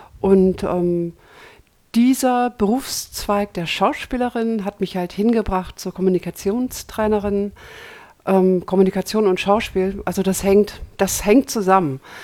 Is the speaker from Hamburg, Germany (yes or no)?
yes; Hamburg, Germany; also born or lived in France; Also meine Ahnen stammen aus Algerien. Ich bin Hamburgerin, ich bin hier in Hamburg geboren, habe hier mein erstes halbes Lebensjahr verbracht, bin nach Frankreich gezogen mit meinen Eltern